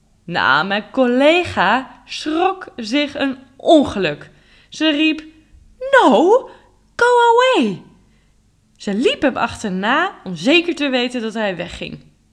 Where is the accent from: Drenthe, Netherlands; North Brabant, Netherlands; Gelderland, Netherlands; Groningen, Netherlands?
Groningen, Netherlands; Zoals jullie ook weten, ben ik opgegroeid in Groningen. Dicht bij de Duitse grens.